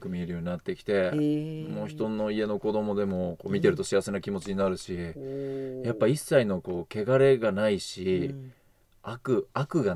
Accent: United Kingdom; 僕ねもうあのイギリス人だから親父が紅茶を飲むんですよ毎日。

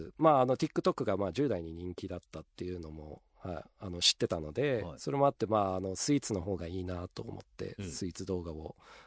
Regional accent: Australia; 僕オーストラリア出身なんですけど、

